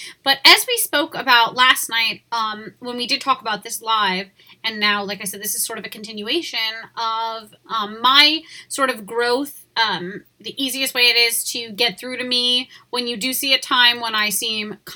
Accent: New York, United States; I grew up in a totally different environment growing up on Long Island, which is just really, like, 40 minutes from the city

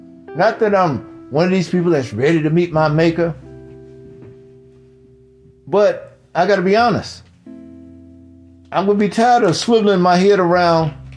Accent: Mississippi, United States; I know growing up in Mississippi, society would have liked me, that society that was in charge, would have liked for me to have that low self-esteem

